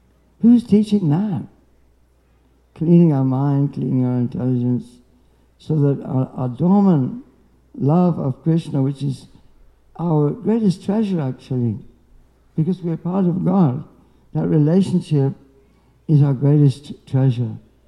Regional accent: Birmingham, West Midlands, United Kingdom; born there; I was born in England. I'm a Brahmi, I was born in Birmingham, you know what I mean? I was born in Birmingham, a Brahmi.

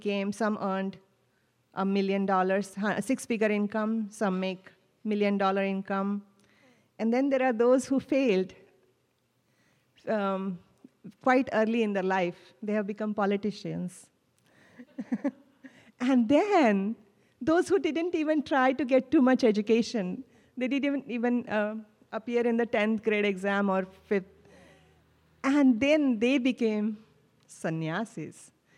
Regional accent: India; When I was growing up in India, a lot of my friends, you know, they went in different directions.

